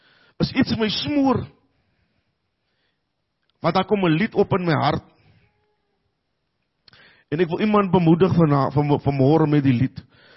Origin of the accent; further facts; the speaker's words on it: Cape Flats, Western Cape, South Africa; soos Freek nog gesê het, ek is van die Kaapse vlakte.